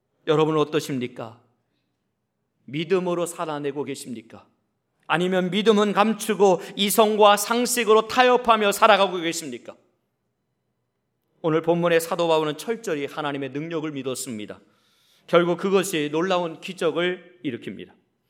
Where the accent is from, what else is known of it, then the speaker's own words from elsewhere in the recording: Chungcheong, South Korea; accent: Chungcheong dialect; 저는 충청도 사람입니다. 평소에는 얌전할 때는 표준말을 사용합니다. 그런데 당황하거나 갑자기 충격적인 일이 벌어지면 충청도 사투리가 저도 모르는 사이에 툭툭툭툭 튀어나옵니다.